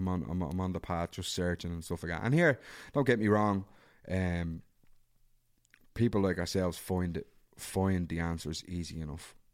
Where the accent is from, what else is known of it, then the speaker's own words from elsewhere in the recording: Darndale, Leinster, Ireland; Like, I grew up in Darndale. It was tough times and we were kids and we were running around and we were barbarians